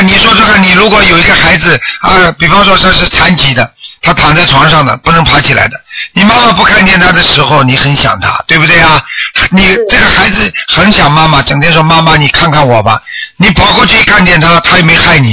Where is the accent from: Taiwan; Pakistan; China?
China; 什么现在为什么我们中国人这么强啊？